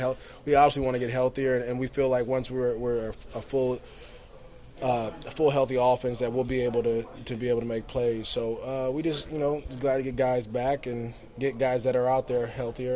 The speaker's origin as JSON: {"language": "English", "town": "Antioch", "region": "California", "country": "United States", "said": "I've been an underdog my whole life. I came from Antioch, California. You were there. You saw it."}